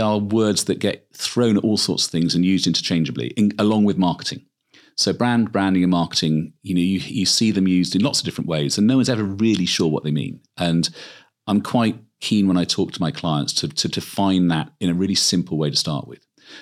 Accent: Swindon, South West England, United Kingdom; born there; I mean, I was born in Swindon, so it should be the club I support.

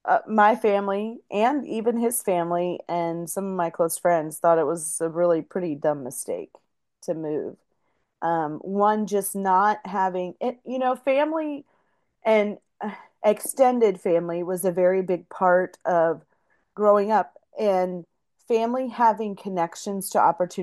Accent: Pennsylvania, United States; I knew that I didn't want to establish my life back home in where I grew up in Pennsylvania.

